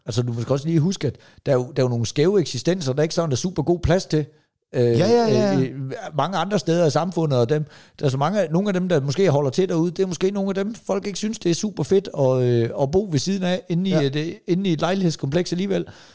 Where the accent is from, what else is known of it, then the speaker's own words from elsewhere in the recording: Give, Region of Southern Denmark, Denmark; Og det er jeg jo ikke vant til, hvor jeg kommer fra. Folk går sgu ikke at smide affald på gaden i Give. De er stolte over deres hjemby.